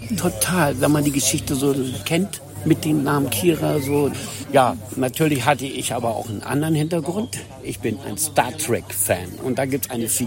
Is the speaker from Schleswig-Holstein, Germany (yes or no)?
no; Celle, Lower Saxony, Germany; Ich sagte, ja, aus Niedersachsen. Meint er, wo denn da? Ich sage, Zelle.